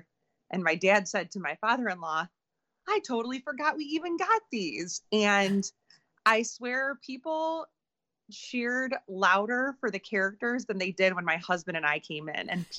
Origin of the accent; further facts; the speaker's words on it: Detroit, Michigan, United States; But, you know, we're from Michigan, we're from Detroit.